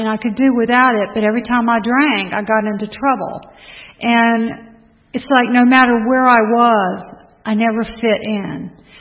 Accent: Florida, United States; And I grew up in Florida, and I had a brother who's a little over a year younger than I am.

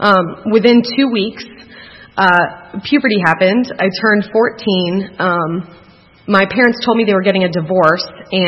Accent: Atlanta, Georgia, United States; born there; So I was born in Atlanta, and alcoholism runs on both sides of my family as far as the eye can see

